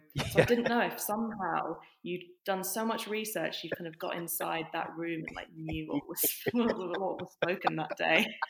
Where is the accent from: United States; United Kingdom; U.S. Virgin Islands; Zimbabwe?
United Kingdom; Bedford, East of England; I was rubbish with my slang at Nottingham because I'm from Bedford down south